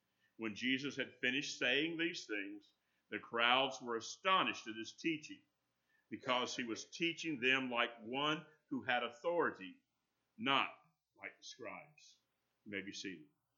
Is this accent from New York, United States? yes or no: no; Destin, Florida, United States; I grew up in North Florida. Destin. When I was there, all you had was fishing shanties there.